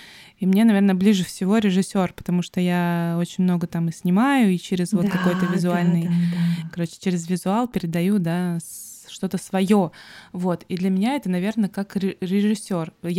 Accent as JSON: {"language": "Russian", "country": "Montenegro", "said": "я из Черногории"}